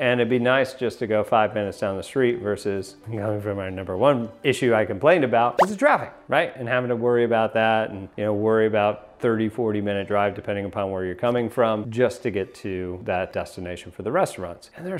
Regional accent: New York, United States; I mean, when I grew up in New York, it was like, I wanna go to Florida during the winter because it's hot down there.

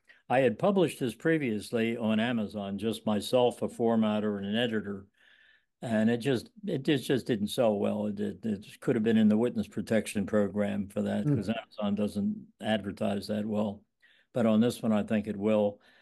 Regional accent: Pennsylvania, United States; accent: Philadelphia; I want my Philadelphia accent to be heard clearly

